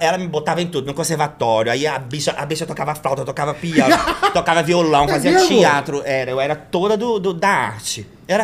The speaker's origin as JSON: {"language": "Portuguese", "town": "Montes Claros", "region": "Minas Gerais", "country": "Brazil", "tie": "born there", "moved": "yes", "lives_now": "Belo Horizonte, Brazil", "said": "Porque quando eu nasci lá em Montes Claros, eu falei assim, gente, eu não tô cabendo aqui, sabe? Aqui eu preciso ir embora. Não é que a cidade é pequena, não. Não é. Tem 500 mil habitantes, hein? Um polo."}